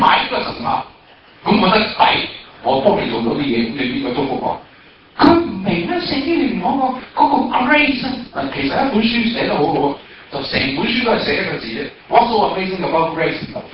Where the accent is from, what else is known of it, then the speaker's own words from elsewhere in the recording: China; 對我是中國人是很難明白的。